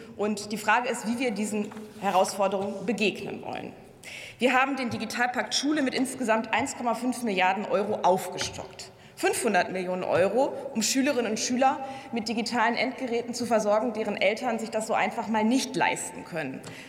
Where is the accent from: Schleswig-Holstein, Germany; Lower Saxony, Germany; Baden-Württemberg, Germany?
Lower Saxony, Germany; Einige Bundesländer, wie zum Beispiel mein Heimatbundesland Niedersachsen